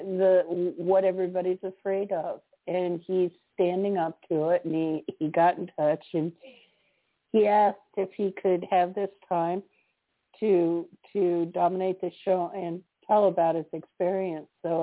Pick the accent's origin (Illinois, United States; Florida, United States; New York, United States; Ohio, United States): Florida, United States; Boca Raton; My sister and I grew up in Boca, between Boca and Lighthouse Point, so it was like going home in a way